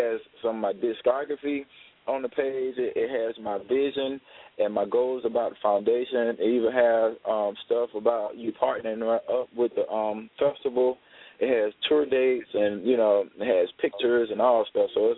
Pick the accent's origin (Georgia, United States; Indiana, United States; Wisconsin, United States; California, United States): Georgia, United States; Waycross; he had told my sister that stays in my hometown of Waycross, Georgia, that I was going to do a festival, something big for the city of Waycross